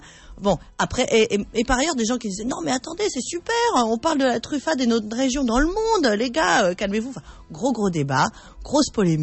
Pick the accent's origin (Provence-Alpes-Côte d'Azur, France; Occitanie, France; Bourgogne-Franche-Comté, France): Provence-Alpes-Côte d'Azur, France; Nice; Moi, je viens de la région de Niçoise, ah. Donc je suis très concernée par ce débat.